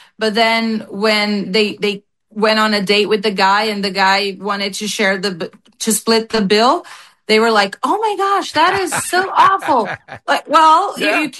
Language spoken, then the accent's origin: English; Brazil; I moved here, you know, in hopes that I can get a better life. And I do. I do have an amazing life. I love this country so much. I'm so grateful for everything that I've achieved here. Things that would never be possible back in Brazil.